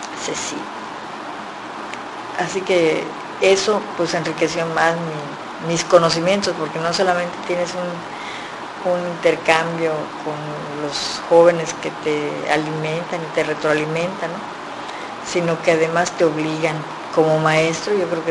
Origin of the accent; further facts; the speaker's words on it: Chetumal, Quintana Roo, Mexico; also born or lived in Yucatán; al llegar aquí a Chetumal, lógicamente mi tierra, mi Quintana Roo, pues yo nací, mis padres, mis abuelos.